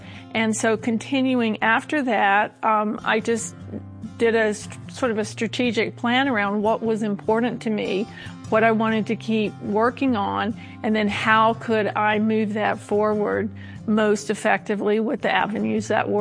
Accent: the South, United States; I'm from the South and my mother's name is Trilby.

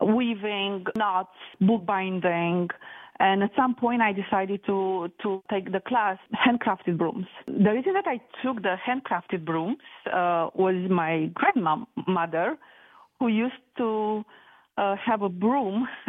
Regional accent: Romania; I'm originally from Romania. It's a country in Eastern Europe. I was born in 1975 under communism.

